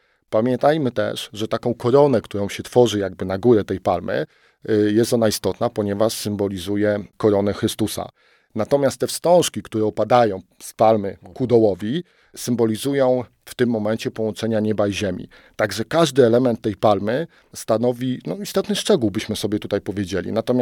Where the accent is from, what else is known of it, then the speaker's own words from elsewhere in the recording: Łódź, Łódź Voivodeship, Poland; jako dziecko, jeszcze mieszkając w Łodzi też, moja babcia pochodziła spod Łodzi